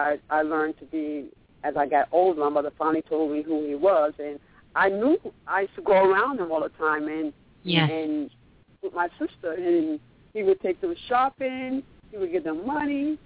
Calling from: New York, United States; I'm calling from New York.

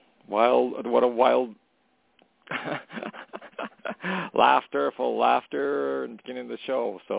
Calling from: Canada; Hey, Tony … calling from Canada.

